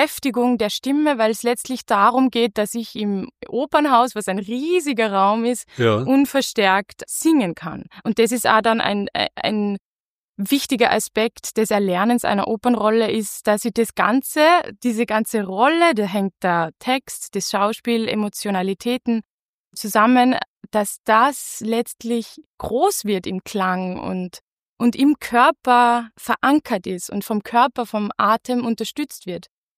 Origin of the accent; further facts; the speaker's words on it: Linz, Upper Austria, Austria; now in Vienna, Austria; ich komme aus Oberösterreich, bin gebürtige Linzerin und lebe jetzt in Wien.